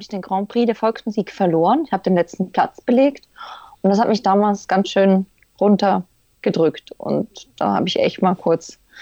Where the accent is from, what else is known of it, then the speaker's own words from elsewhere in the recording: Lachen, Schwyz, Switzerland; born there; ich bin geboren bin ich in Lachen. Das ist, da ist das Krankenhaus auch. Und Lachen ist der Ort, der eigentlich zu mir passt.